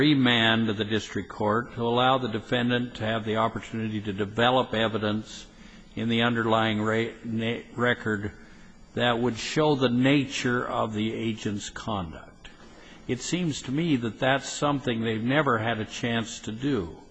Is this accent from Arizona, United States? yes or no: no; Idaho, United States; I'm from Idaho, so I'd say this funny.